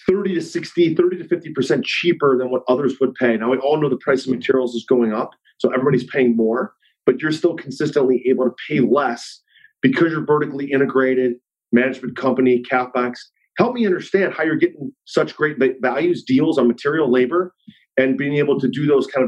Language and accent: English; Cleveland, Ohio, United States; Yeah, I'm from Cleveland, you know